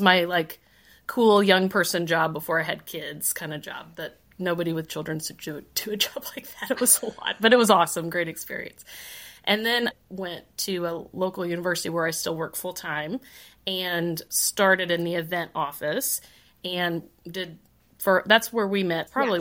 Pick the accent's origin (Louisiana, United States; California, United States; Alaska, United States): Alaska, United States; My natural fun fact is that I'm from Alaska. That's fun. We go back twice a year.